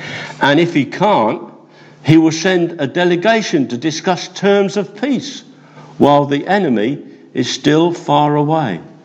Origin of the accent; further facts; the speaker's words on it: Eastbourne, South East England, United Kingdom; We're from Eastbourne. Phil and I, we're both retired.